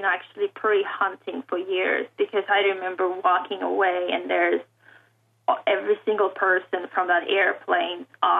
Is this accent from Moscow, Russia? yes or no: no; Leningrad, Saint Petersburg, Russia; English is a second language; I'm from Leningrad, USSR. I'd like to stay here.